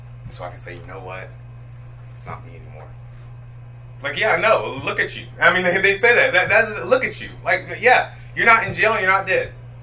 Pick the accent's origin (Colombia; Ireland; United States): Colombia; I'm from Columbia. And when I lived in Columbia, I was not a godly person by any means necessary.